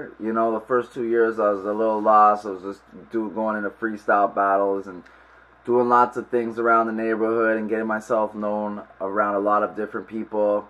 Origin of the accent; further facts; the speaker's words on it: Toronto, Ontario, Canada; You know, I come out of Bowmanville, I was born in Scarborough, and I'm pretty much raised around Toronto. So, you know, I'm an artist out of Toronto.